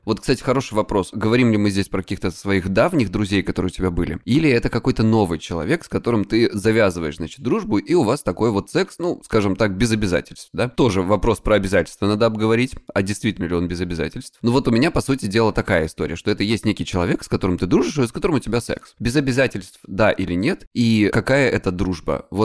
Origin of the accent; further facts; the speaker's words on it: Estonia; мне 37 лет, я психолог, я мужик, я лысый, я из Эстонии.